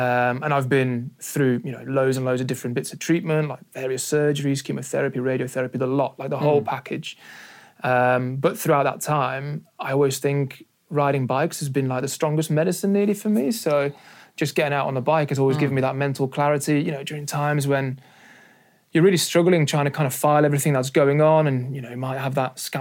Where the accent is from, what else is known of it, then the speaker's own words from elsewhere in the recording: Flanders, Belgium; first language Flemish; English is a second language; Yeah, that's my mother tongue. Yeah.